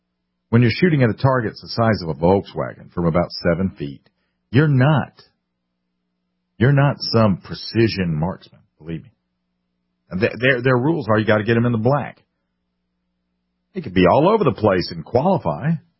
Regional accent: South Carolina, United States; also born or lived in military service; New Jersey reminds me of my home state of South Carolina. South Carolina, a lot of people that don't know anything about South Carolina think that we are deep red. And as a lifelong South Carolinian, except for the time I was in the military

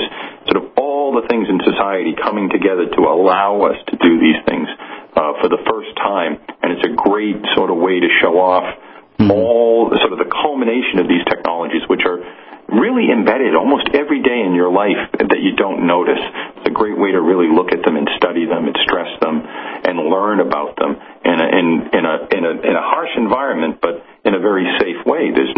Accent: Boston, Massachusetts, United States; now in Plymouth, United Kingdom; Well, I live in Plymouth in the UK, and I grew up in Boston, Massachusetts, making all the trips down to see the Plymouth Rock and the Pilgrim Monument in Provincetown.

